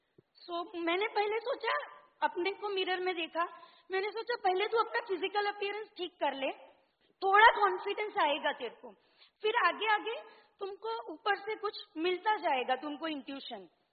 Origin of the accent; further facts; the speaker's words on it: Valsad, Gujarat, India; Hindi is a second language; दूसरी चीज है कि मैं गुजरात से हूँ तो मेरी हिंदी थोड़ी वीक है